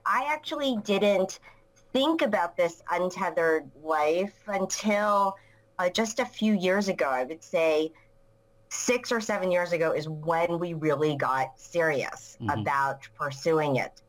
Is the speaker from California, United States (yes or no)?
no; New York City, New York, United States; I was born and raised in New York City. It is a very fast market here.